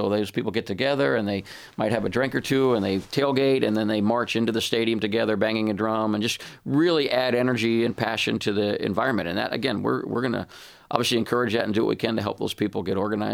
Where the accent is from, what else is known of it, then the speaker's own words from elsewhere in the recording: Washington, District of Columbia, United States; When I was a kid, I grew up in Washington, D.C. I started going to pro games when I was probably 8 or 9.